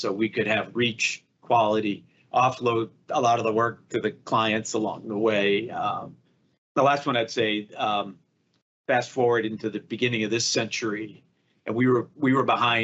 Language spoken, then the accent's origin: English; Boston, Massachusetts, United States; You know, I grew up in Boston, know a lot of my father knew a bunch of people in the industry.